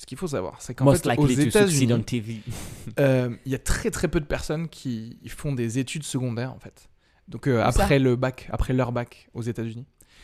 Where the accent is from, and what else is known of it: Albi, Occitanie, France; born or raised there